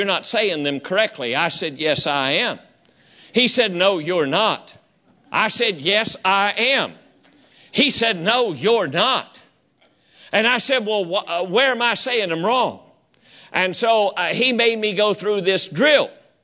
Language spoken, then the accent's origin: English; the South, United States; accent: Southern; But I got my Southern accent from my heritage. I got it from my heritage. It was innately inherited because of where I was born.